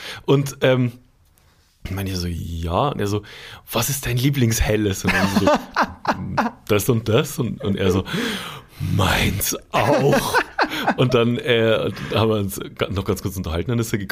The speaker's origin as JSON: {"language": "German", "region": "Bavaria", "country": "Germany", "said": "Und dann meinte ich, ich bin aus Bayern."}